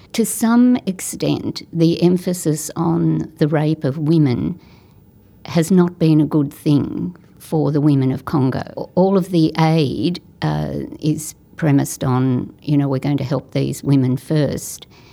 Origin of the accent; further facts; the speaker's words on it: Australia; Well, first of all, just as an Australian getting in, sometimes people say to me, I'd love to come with you.